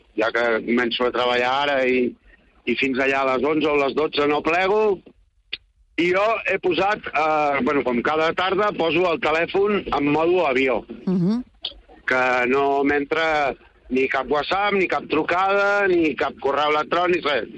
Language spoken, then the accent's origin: Catalan; Manresa, Catalonia, Spain; Inclús jo sóc de Manresa, però diguéssim, la meva zona de reparto i això és el Vallès